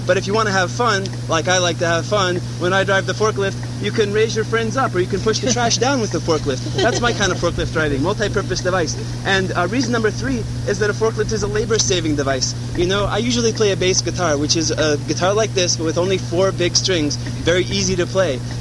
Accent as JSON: {"language": "English", "town": "Bloomington", "region": "Indiana", "country": "United States", "said": "I'm from Bloomington, Indiana."}